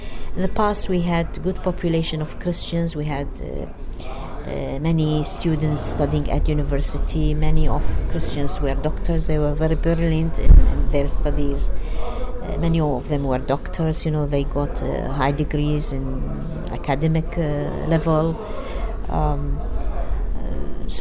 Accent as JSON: {"language": "English", "town": "Basra", "region": "Basra Governorate", "country": "Iraq", "said": "I was born in Basra, so I find myself a typical Basrawi."}